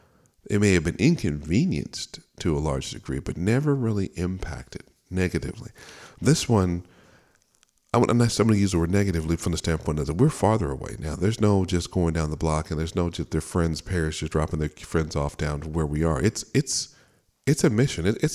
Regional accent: San Diego, California, United States; now in Carlsbad, United States; So I was born and raised in San Diego.

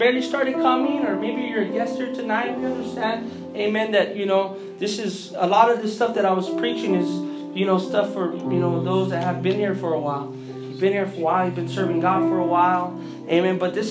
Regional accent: California, United States; Born and raised in California.

